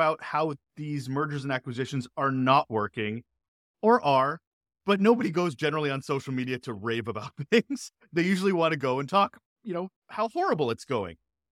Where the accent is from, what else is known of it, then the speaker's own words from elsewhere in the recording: Canada; as a Canadian